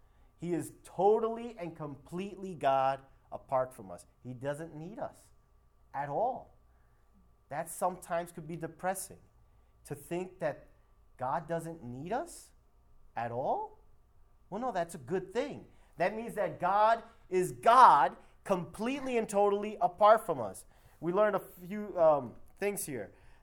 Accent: Queens, New York, United States; I was raised in Queens. My parents are Dominican. I have dark skin. I speak Spanish poorly. I speak English poorly.

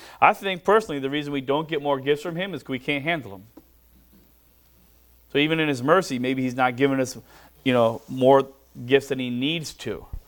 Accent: United States; Honestly, there's something about growing up in America where if we get persecuted at all, we suddenly think we're the best martyr in the world.

